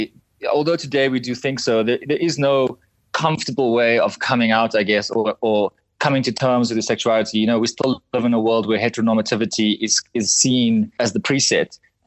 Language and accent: English; Cape Town, Western Cape, South Africa; Well, I'm originally from Cape Town.